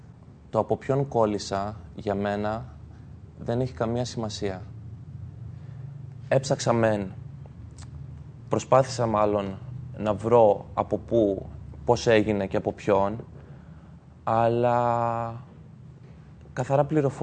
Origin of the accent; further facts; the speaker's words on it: Dea, Central Greece, Greece; moved away; Η καταγωγή μου είναι από Φωκίδα, Δέα Φωκίδος.